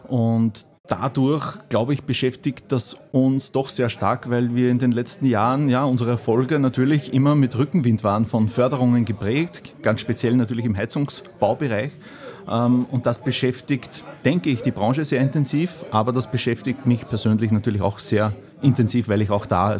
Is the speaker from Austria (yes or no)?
yes; Austria; ich komme aus Österreich